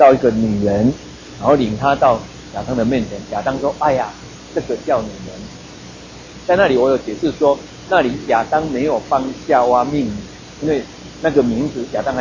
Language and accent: Chinese; Taiwan